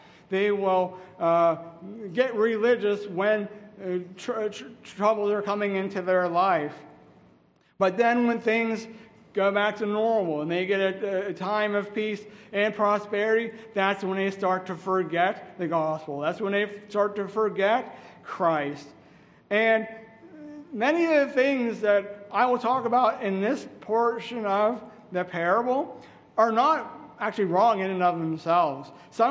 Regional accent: Pittsburgh, Pennsylvania, United States; also born or lived in Buffalo; and I come from Pittsburgh, Pennsylvania, and that is a huge sports town. I know Buffalo is as well. Actually, several years ago, I lived in the Buffalo area.

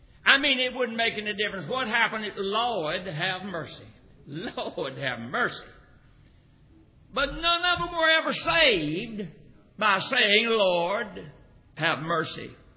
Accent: North Carolina, United States; I was raised in North Carolina the first 20 years of my life.

